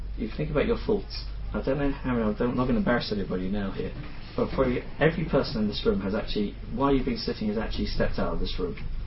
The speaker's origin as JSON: {"language": "English", "region": "Scotland", "country": "United Kingdom", "lives_now": "London, United Kingdom", "said": "I'm Scottish, yeah."}